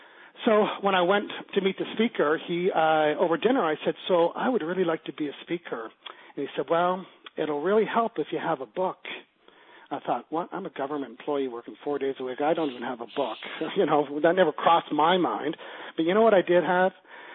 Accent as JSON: {"language": "English", "region": "the Maritimes", "country": "Canada", "said": "I'm from the Maritimes."}